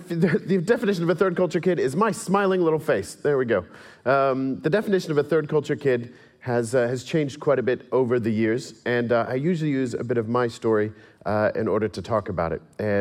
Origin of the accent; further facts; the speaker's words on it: England, United Kingdom; accent: English; because I learned this accent much later on in life. My natural accent is English